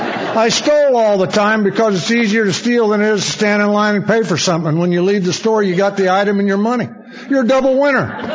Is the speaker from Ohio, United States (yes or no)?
no; Danville, Illinois, United States; born there; I was born in Danville, Illinois, and I had great parents.